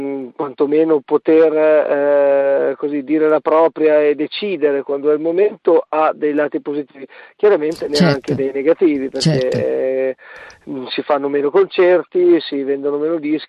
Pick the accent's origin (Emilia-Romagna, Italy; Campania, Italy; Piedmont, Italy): Emilia-Romagna, Italy; Forlì; io e Alberto siamo di Forlì, quindi romagnoli